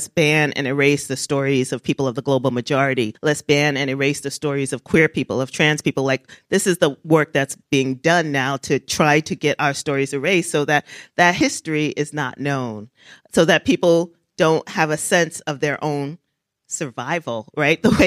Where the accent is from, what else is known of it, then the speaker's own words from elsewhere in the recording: Brooklyn, New York, United States; also born or lived in Columbus; Brooklyn is home for me. Brooklyn is where I was raised